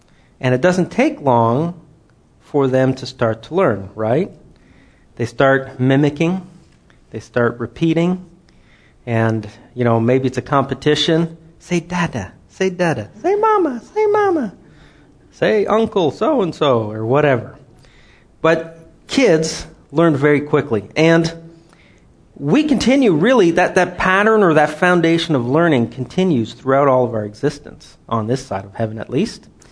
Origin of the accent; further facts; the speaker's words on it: Switzerland; I grew up in Switzerland, and we were in proximity to everybody, and there you go. I learned all these languages.